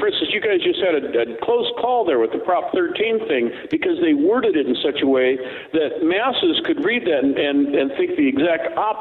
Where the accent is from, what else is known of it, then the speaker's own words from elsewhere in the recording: California, United States; And in your state, I say your state, it's my home state, but where you live is a state of confusion